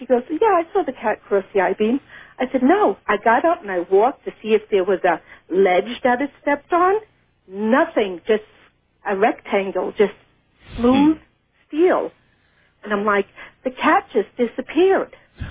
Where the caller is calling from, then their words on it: Las Cruces, New Mexico, United States; I'm from Las Cruces, New Mexico.